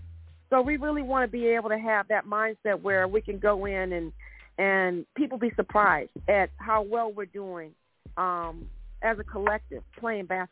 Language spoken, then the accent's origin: English; Washington, District of Columbia, United States; I am from Washington, D.C., born and raised.